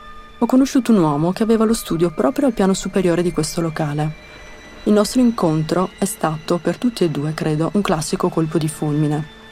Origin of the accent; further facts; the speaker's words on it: Isola della Scala, Veneto, Italy; born there; Sono nata a Isola della Scala, in provincia di Verona.